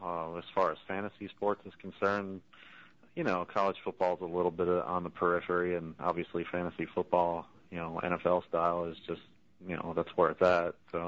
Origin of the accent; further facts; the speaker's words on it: Ohio, United States; I'm originally from Ohio, so I got a little bit of a scare from Navy.